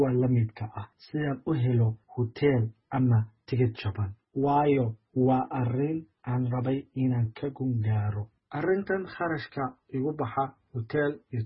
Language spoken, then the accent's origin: Somali; United Arab Emirates; now in Australia; waxaan ku dhashay oo ku barbaaray dalka Imaaraadka haddana waxaan deganahay dalka Australia waxaan ahay mid ka mid ah Soomaalida